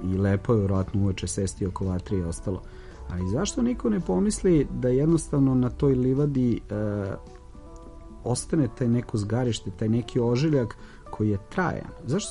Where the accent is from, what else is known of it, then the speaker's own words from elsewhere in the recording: Belgrade, Serbia; born there; ja sam rođen i živim u Beogradu